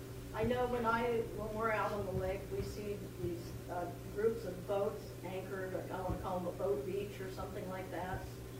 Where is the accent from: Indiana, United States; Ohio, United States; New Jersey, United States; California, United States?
Ohio, United States; Dayton; Yeah, the one thing I noticed the most is just being with, I'm from Dayton, and I get friends that say, I tell them I'm going up to Grand Lake, I have a house here